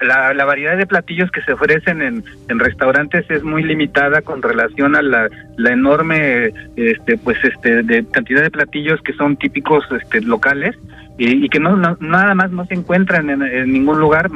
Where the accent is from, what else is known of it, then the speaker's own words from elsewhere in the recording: Xochimilco, Mexico City, Mexico; yo soy originario de Xochimilco.